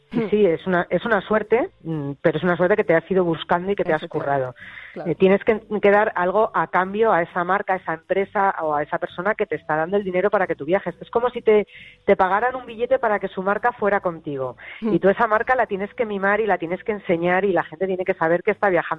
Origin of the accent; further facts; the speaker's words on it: Madrid, Community of Madrid, Spain; como buena madrileña, he utilizado muchísimo la moto, el scooter, para moverme por la ciudad y 20 kilómetros a la redonda de Madrid, ¿no? Del centro.